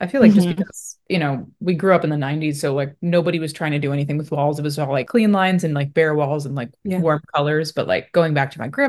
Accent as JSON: {"language": "English", "region": "the South", "country": "United States", "tie": "born or raised there", "said": "I was raised in the South. My family was from the North, but like, I still grew up with an accent"}